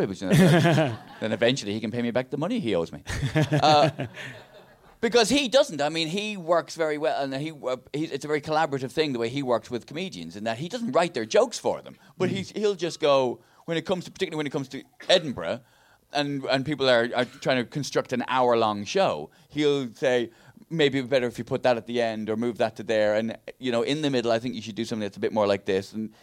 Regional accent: Ireland; accent: Irish; Even my accent is just sometimes is slightly, although less now, but when I was starting out, my accent was just ever so slightly more Irish.

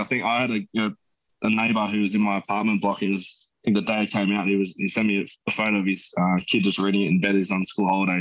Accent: Camden, New South Wales, Australia; It was just sort of talking about just me as a kid, growing up in Camden, playing footy, my mates from then, and just that sort of journey and about playing for Camden.

